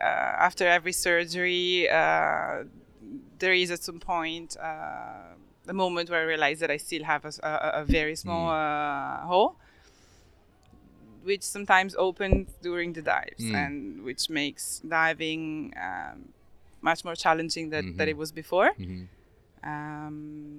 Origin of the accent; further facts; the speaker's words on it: Switzerland; I grew up in Switzerland. What else do you want to know? I'm 30 something.